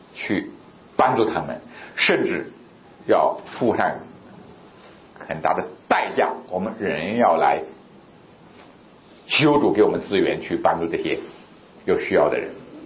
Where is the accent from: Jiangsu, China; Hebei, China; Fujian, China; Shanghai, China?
Jiangsu, China; Huai'an; 因为在我老家那里有两个有名的地方，一个是周恩来故居嘛，淮安；